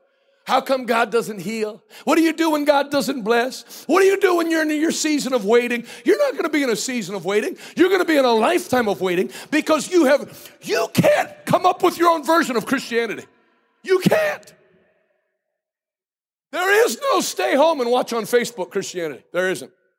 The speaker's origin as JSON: {"language": "English", "region": "West Virginia", "country": "United States", "said": "because you can tell I'm not racist, because I'm from West Virginia. West Virginians aren't racist."}